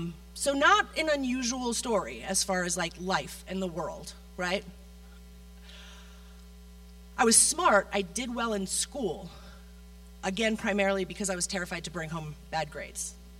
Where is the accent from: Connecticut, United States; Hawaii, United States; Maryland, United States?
Connecticut, United States; So I didn't grow up in a Christian household. I grew up back east in Connecticut, about 25 minutes outside New York City.